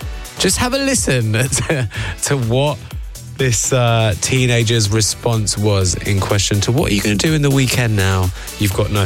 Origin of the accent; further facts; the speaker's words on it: United Kingdom; And this is why I just love being British